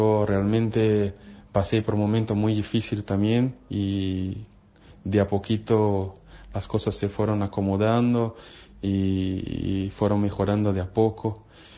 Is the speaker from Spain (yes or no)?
no; São Paulo, Brazil; first language Portuguese; Spanish is a second language; soy natural de Brasil, específicamente San Pablo